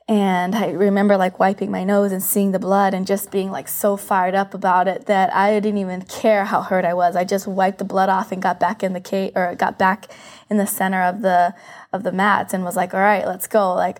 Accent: Aurora, Colorado, United States; I was born in the Springs, Colorado Springs. And then we moved to Aurora, Colorado. So it was the three of us kids growing up in Aurora, Colorado.

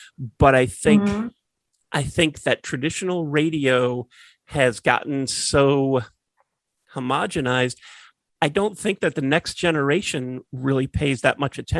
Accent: Raleigh, North Carolina, United States; also born or lived in San Diego; So if you moved, like when I lived in San Diego, but I was from Raleigh, North Carolina

